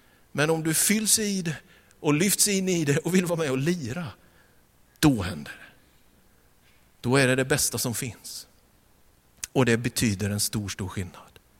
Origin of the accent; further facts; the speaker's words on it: Vetlanda, Jönköping County, Sweden; Hemma i Vetlanda.